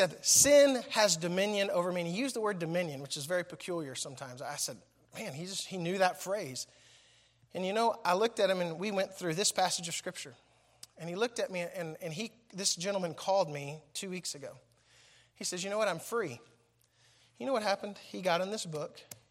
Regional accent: Uganda; moved away; if you were coming like I am from Uganda

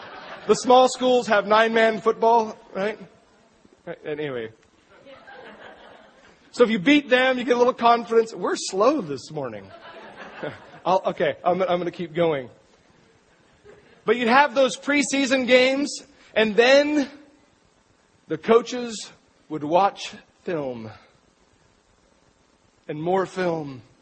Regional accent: Astoria, Oregon, United States; they went to Astoria, Oregon, my hometown, and they spent all day logging.

